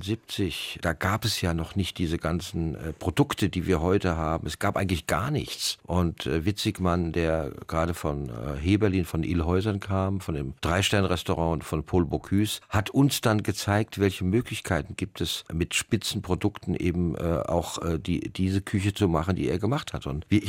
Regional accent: Wiesbaden, Hesse, Germany; Ich bekam ein Angebot, in meine Heimatstadt zurückzukehren, in den Nassauer Hof.

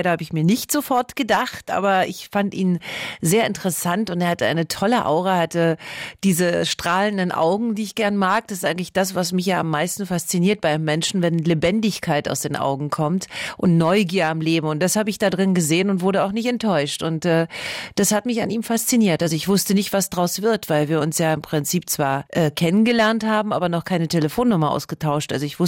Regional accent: Berlin, Germany; Berlin. Berlin im Allgemeinen ist eigentlich meine Heimat. Ich bin ja auch noch nie hier weggezogen. Also seitdem ich 4 Jahre alt bin, bin ich hier und liebe diese Stadt

